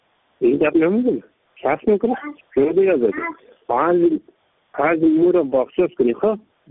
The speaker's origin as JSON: {"language": "Persian", "region": "Baghlan", "country": "Afghanistan", "also_born_or_lived": "Pakistan / Iran", "said": "این مهاجرین بغلان مرکزی 4000 خانه از پاکستان و از ایران آمدیم،"}